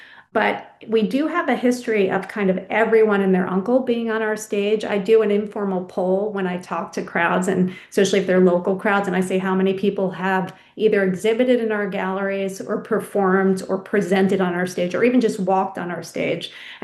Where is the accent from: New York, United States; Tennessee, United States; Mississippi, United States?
New York, United States; Freeport; I'm from Freeport, New York. My dad was a boat builder